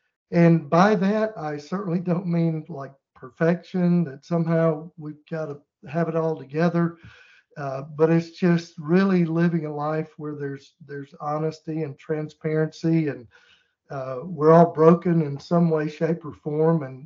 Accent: Mississippi, United States; I grew up in Mississippi, and we didn't even go to church or pretend that we were church-going Christians like most people do in the South.

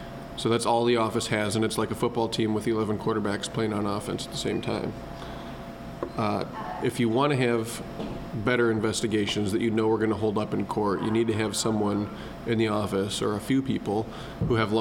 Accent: Decorah, Iowa, United States; Born and raised. My dad is from Decorah. His parents are from Oshin, which is about 10 miles away. Grew up there.

